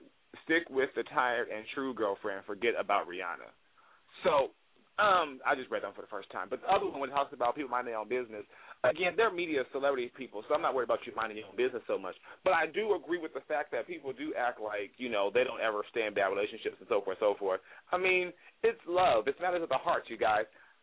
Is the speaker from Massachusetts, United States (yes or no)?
no; Los Angeles, California, United States; So I'm from Los Angeles, so I have, you know, a few ideas there, which I'm going to get into right now.